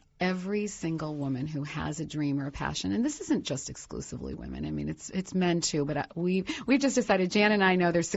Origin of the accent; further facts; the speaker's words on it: Columbus, Ohio, United States; I started it in New York, even though I'm from Columbus.